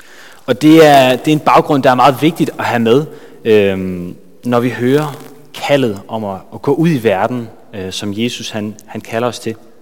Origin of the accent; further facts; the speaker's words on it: Jutland, Denmark; Og så er jeg fra Jylland. Så hvis der er noget, I ikke forstår, så kan det være derfor.